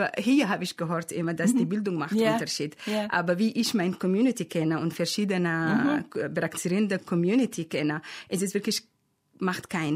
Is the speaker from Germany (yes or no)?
no; Sudan; German is a second language; Ja, ich komme aus dem Sudan